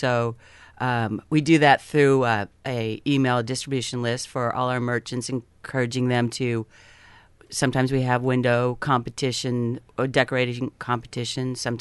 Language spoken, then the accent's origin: English; Seattle, Washington, United States; I come from Seattle, so I try to go to Seattle to bring my friends down to the festivals.